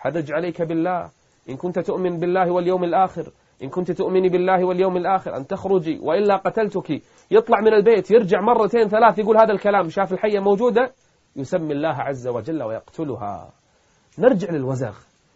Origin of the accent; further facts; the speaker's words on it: Kuwait; accent: Kuwaiti; أو إحنا بلهجتنا الكويتية نسميه البرعصي